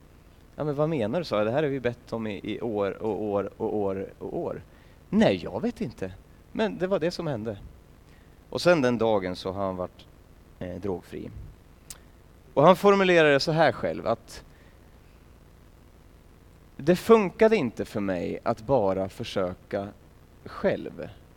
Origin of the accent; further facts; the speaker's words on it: Sundsvall, Västernorrland County, Sweden; Sen är jag på ett läger i Sundsvall där jag kommer ifrån.